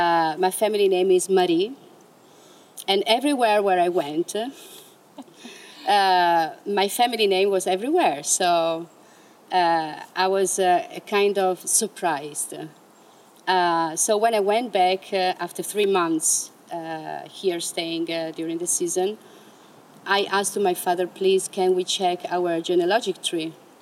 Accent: Italy; English is a second language; I didn't know even that there were goddesses, you know, once upon a time, because I come from Italy and it's, you know, yeah, you have the Virgin Mary and the Madonnas, you know.

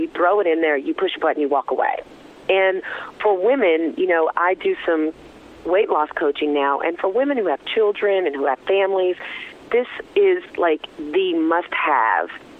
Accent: the South, United States; I grew up in the South. So in the South, you know, we tend to fry everything, vegetables and meat.

